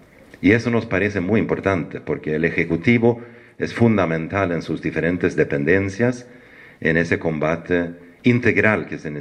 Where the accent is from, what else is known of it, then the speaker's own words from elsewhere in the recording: Sweden; Spanish is a second language; amigos del país, que somos los suecos